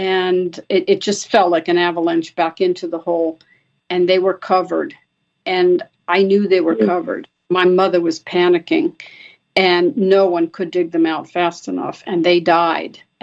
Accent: Brazil; For me, growing up in Brazil, having been born in Brazil, I still have in my mind as a 6-year-old

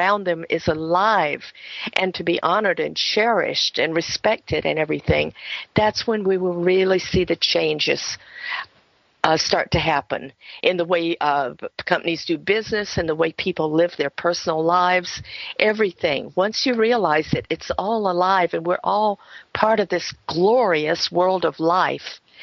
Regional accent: the South, United States; I know I grew up in the South and in a culture that didn't believe a dog had a soul

